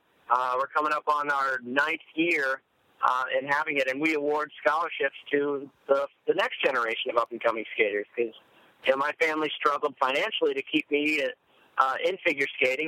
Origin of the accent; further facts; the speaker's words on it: United States; not only in the United States in Salt Lake City, in my hometown country